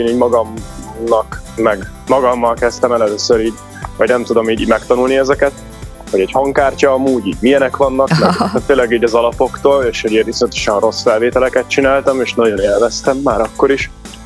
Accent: Hungary; Azt viszont igen, hogy magyarként olyan jó szöveget írjak

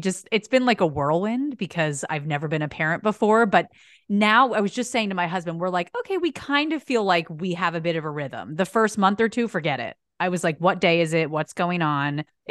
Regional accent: East Coast, United States; now in Los Angeles, United States; and I are in LA, but we're not from here. So like we kind of have the different experiences from like, I grew up on the East Coast

